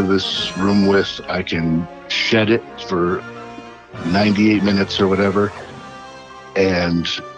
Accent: Hooksett, New Hampshire, United States; I'm from Hooksett, New Hampshire.

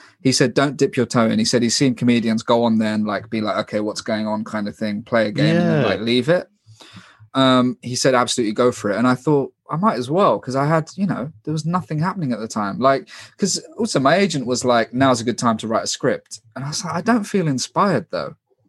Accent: London, United Kingdom; I'm from London.

